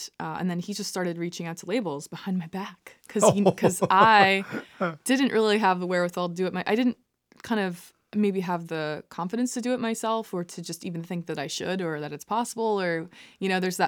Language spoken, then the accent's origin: English; New Jersey, United States; and I'm from New Jersey, I kind of, like, there's a part of me that's like, am I a fraud?